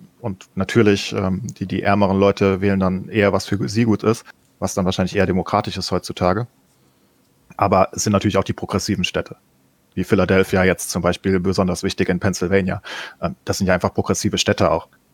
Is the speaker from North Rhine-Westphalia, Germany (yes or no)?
no; Bavaria, Germany; bei uns in Bayern